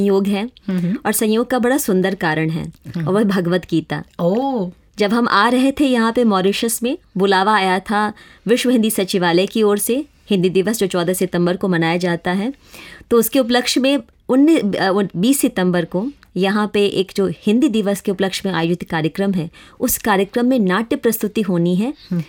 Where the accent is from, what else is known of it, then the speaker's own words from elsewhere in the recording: Bihar, India; first language Maithili; Hindi is a second language; वहाँ मेरा जन्म हुआ, पालन पोषण वहीं हुआ। तो मिथिला की माटी में रची बसी मैथिली मेरी मातृभाषा है